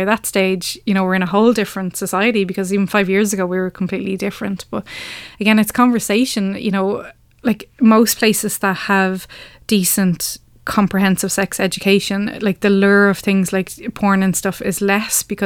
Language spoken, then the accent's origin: English; Ireland; Oh, we're Irish, we don't talk about sex. We do.